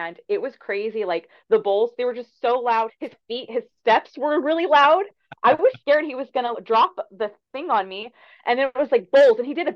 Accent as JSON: {"language": "English", "town": "Fresno", "region": "California", "country": "United States", "said": "I'm also from Fresno, so me and Ed's is like in my blood, probably."}